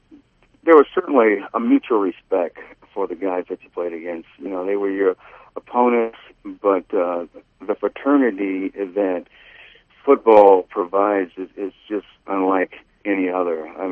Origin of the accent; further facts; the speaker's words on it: Cincinnati, Ohio, United States; I grew up in Cincinnati, Ohio, with, I guess, not a whole lot of options in terms of what are we going to do in life